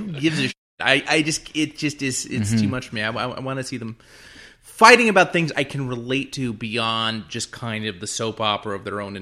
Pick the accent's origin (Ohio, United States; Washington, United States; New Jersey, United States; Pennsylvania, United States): Ohio, United States; Cleveland; Ohio gets beat up a lot in my comics. I'm from Cleveland.